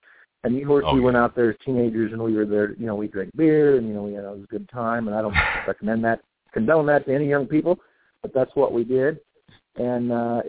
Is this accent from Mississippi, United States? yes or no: no; Bakersfield, California, United States; born there; also born or lived in San Diego / Laughlin; Lived in San Diego for years and years. I was born in Bakersfield. But lived most of my life here. I've lived in San Diego. I've lived in the Laughlin, Nevada.